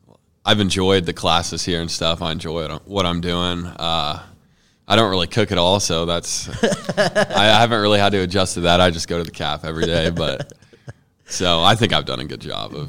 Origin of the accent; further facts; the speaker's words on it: Kingman, Kansas, United States; I grew up in Kingman, Kansas, so it's a little bit west of Wichita. A lot like Concordia, actually.